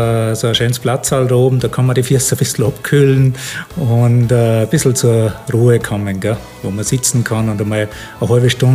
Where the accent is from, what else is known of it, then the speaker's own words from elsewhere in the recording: Salzburg, Austria; born there; Ich bin ja gebürtiger Salzburger und sie hat in Salzburg eine Ausbildung gemacht.